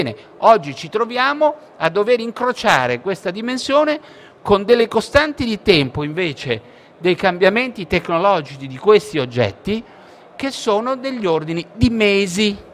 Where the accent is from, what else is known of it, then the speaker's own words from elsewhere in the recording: Genoa, Liguria, Italy; io sono di Genova